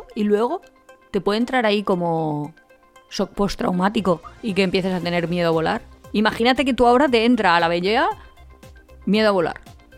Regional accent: Valencia, Valencian Community, Spain; ¿yo soy valenciana o yo soy turista?

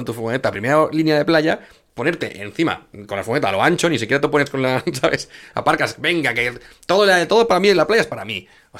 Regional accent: United States; No, o sea, yo vengo de Estados Unidos, que es un país con mucha gente.

